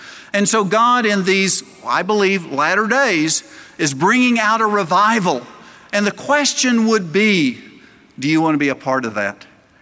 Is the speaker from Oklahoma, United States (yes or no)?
yes; Oklahoma, United States; I'm a kid from Oklahoma, here in Fort Lauderdale. It's a little different culture.